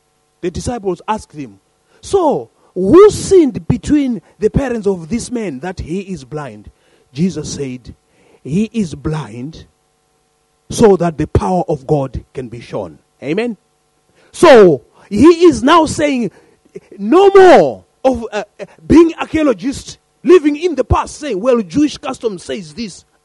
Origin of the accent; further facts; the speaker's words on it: East of England, United Kingdom; the moment I said I'm from Essex, they said, oh, Essex girls.